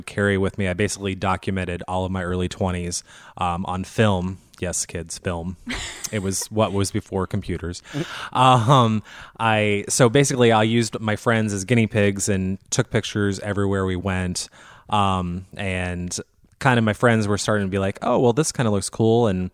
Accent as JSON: {"language": "English", "town": "Fort Wayne", "region": "Indiana", "country": "United States", "moved": "as an adult", "lives_now": "Indianapolis, United States", "said": "I was happily a server for 12 years in Fort Wayne. I'm originally from Fort Wayne and stuff."}